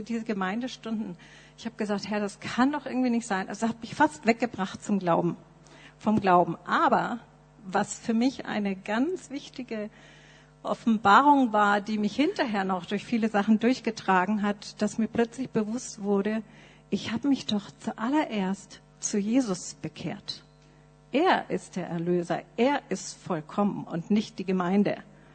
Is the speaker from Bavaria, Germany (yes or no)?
yes; Nuremberg, Bavaria, Germany; Eltern waren in der Baptistengemeinde in Nürnberg. Das ist mein geistliches Zuhause. Da bin ich aufgewachsen in der Sonntagsschule und Jungscher Freizeiten.